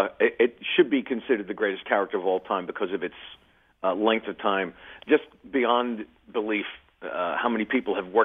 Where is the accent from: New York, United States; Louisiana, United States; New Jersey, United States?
New York, United States; Forest Hills; because we grew up near Forest Hills, and we would drive past